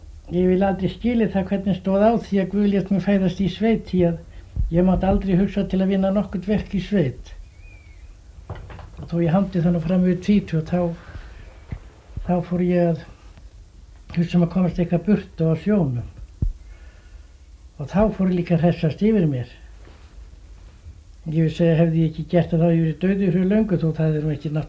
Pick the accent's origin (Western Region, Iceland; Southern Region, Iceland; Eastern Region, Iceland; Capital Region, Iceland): Eastern Region, Iceland; Hróarstunga; ég er alinn upp var lengst á Geirastum í Hróastungu. Fram yfir tvítugt